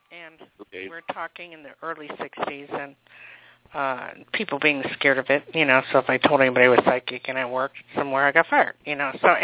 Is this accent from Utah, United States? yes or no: no; Newark, New Jersey, United States; also born or lived in Lakewood, New Jersey; It was quite normal growing up in Newark, New Jersey, originally, where I was born, and then moved on to other places.